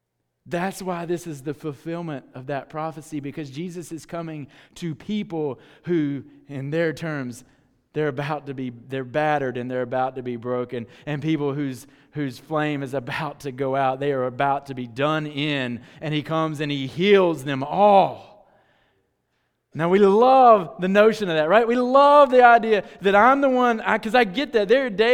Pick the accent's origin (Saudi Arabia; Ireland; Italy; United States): United States; Kannapolis, North Carolina; my experience as an American growing up in Kannapolis, North Carolina